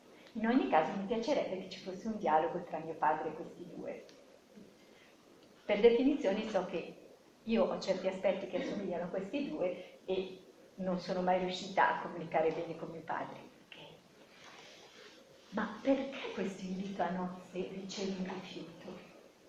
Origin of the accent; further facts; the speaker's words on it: Lombardy, Italy; io sono brianzola di origine